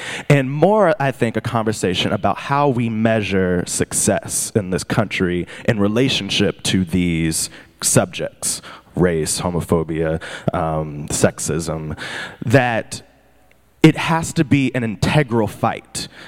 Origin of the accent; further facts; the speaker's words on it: United States; It is an awarded quality of being an American, I think.